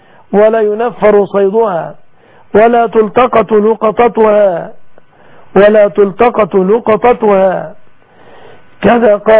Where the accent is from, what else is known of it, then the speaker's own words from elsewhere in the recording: Egypt; أسأل الله أن يحفظ بلادنا مصر وسائر بلاد المسلمين آمنة مطمئنة